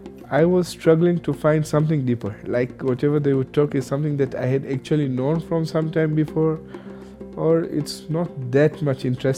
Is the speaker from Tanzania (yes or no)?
yes; Tanzania; born there; I was born in Tanzania, 26 January 1991.